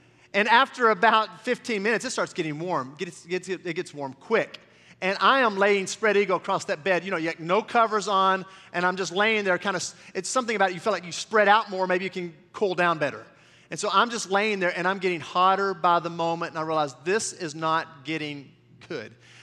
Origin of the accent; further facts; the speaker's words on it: United States; Because I'm an American and I want to stay cool at night and be able to sleep so I can preach the next morning.